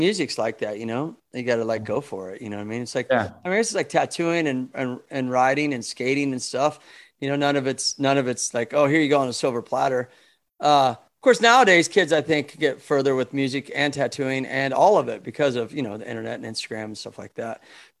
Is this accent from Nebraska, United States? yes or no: no; Missouri, United States; I was from Missouri in the States, and I was saying the same thing.